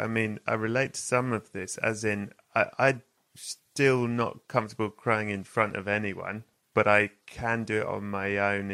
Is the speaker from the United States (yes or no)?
no; United Kingdom; And I'm British.